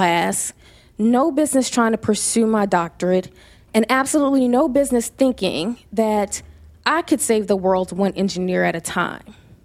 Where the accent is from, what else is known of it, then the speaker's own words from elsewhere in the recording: Louisiana, United States; But I am from Louisiana. I am a Southern debutante.